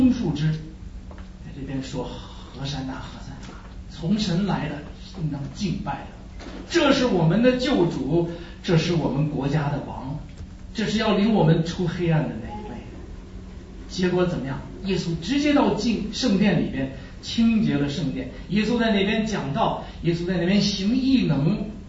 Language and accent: Chinese; Beijing, China; 我是北京二山的